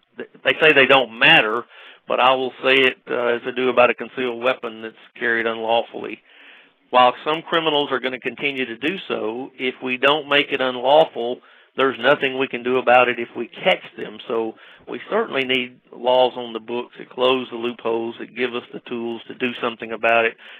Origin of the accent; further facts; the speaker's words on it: Alabama, United States; I'm from Alabama. In the South, we believe in firearms.